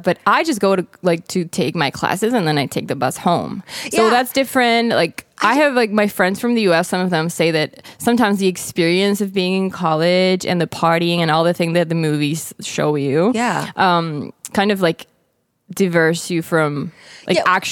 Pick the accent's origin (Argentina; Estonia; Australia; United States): Argentina; Buenos Aires; But what I like about growing up in Buenos Aires is that you know everyone you've known and you've had an education with for your whole life is still around.